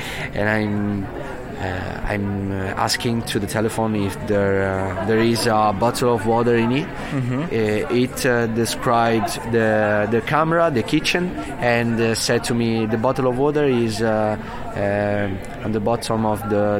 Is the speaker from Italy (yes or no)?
yes; Italy; English is a second language; we are from Italy, so I make an example.